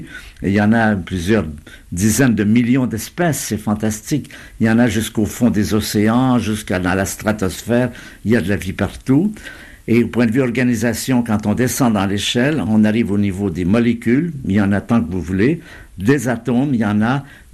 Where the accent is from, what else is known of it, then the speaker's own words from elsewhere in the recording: Quebec, Canada; moi, quand j'étais enfant, j'étais au Québec et j'étais un bon catholique, croyant, tout ça.